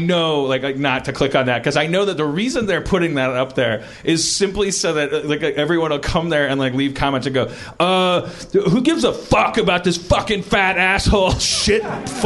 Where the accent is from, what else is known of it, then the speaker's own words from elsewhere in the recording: Wisconsin, United States; That area, because I'm from Wisconsin and I grew up with.